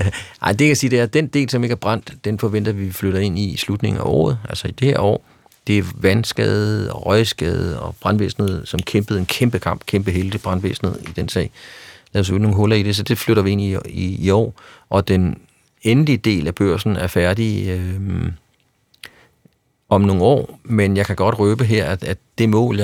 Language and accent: Danish; Capital Region of Denmark, Denmark; jeg er jo på samme baggrund, jeg er jo fra Vestegnen.